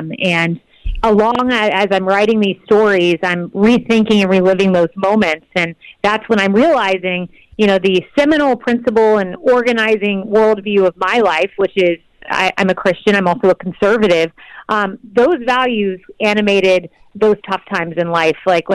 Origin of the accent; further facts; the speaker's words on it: Plant City, Florida, United States; I grew up in Plant City, Florida, go to this Baptist church, and then I take that with me to the White House